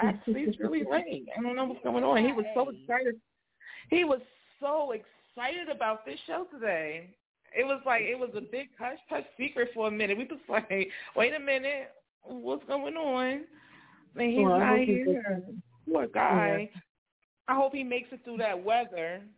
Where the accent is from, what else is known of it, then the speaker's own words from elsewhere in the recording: Newark, New Jersey, United States; Yeah, I'm from New Jersey, so I'm from Newark, New Jersey.